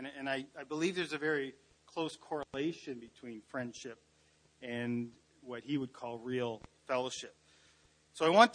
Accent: Nanaimo, British Columbia, Canada; she was involved in my teen years growing up in Nanaimo.

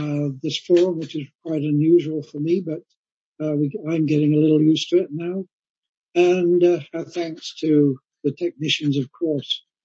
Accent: Coventry, West Midlands, United Kingdom; moved away as an adult; now in Victoria, Canada; Vic and Marie, who had previously emigrated to Canada, returned with their children to Coventry, my hometown, in order to visit family and friends.

